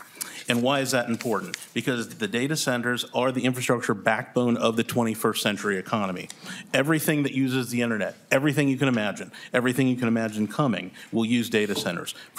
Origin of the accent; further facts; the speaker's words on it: Midwest, United States; I would love, again, as a Midwesterner, to see Minnesota step up and have more of them here.